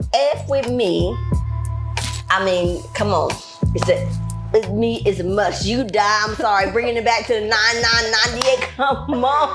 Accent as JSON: {"language": "English", "town": "Baton Rouge", "region": "Louisiana", "country": "United States", "said": "I'm from Baton Rouge, Louisiana, baby. I'm hoodoo through and through."}